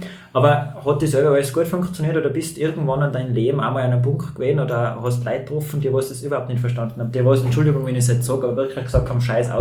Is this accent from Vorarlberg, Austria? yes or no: no; Tyrol, Austria; accent: Tyrolean; ich rede genauso meinen Tiroler Dialekt.